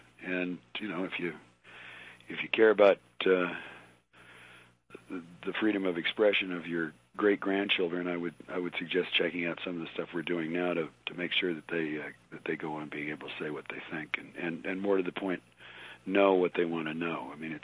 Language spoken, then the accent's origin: English; Wyoming, United States; I was raised in Wyoming. I've listened to this stuff all my life.